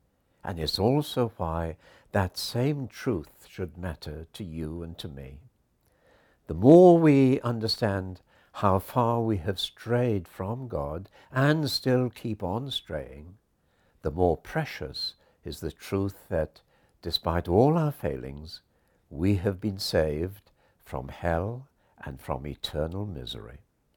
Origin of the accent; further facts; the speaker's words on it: Llanelli, Wales, United Kingdom; The strongest rugby rivalry I ever knew was that between my hometown Llanelli and Swansea, two towns in South Wales, 10 miles apart